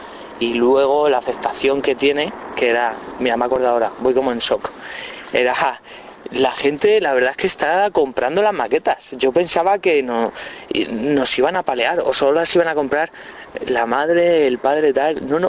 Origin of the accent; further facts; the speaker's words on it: Madrid, Community of Madrid, Spain; Y como somos así, somos madrileños, somos así de chulos